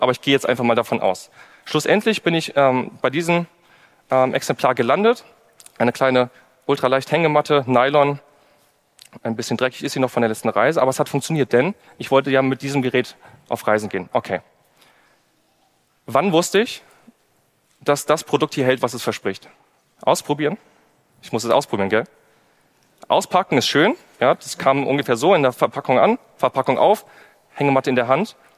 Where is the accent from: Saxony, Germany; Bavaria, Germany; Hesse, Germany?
Hesse, Germany; Kassel; born there; ich komme gebürtig aus Kassel, das ist nicht so nah an den Alpen